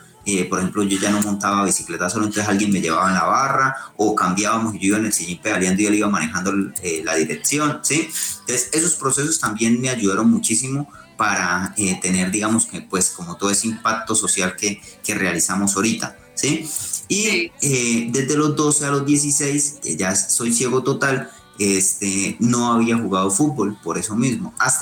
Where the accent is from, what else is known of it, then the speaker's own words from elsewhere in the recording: Colombia; La universidad en su momento pues no permitió, digamos, los espacios para poder representar a mi país